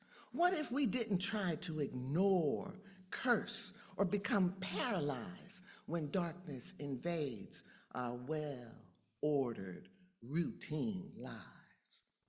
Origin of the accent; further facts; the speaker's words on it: Los Angeles, California, United States; now in Collegeville, United States; I'm from Los Angeles, California. So Dad visited, and we were driving back to my house. I'm here in Collegeville, and it was night.